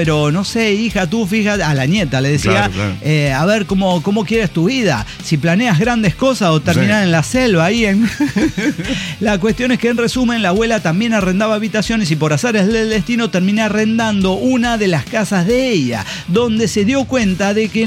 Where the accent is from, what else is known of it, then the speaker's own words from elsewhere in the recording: Colombia; inclusive siendo colombiano